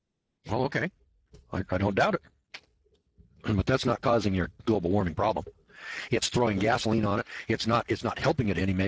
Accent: Eureka, California, United States; So I'm from Eureka, California, and they have blocks there.

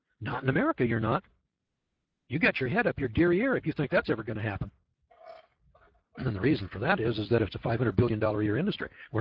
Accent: California, United States

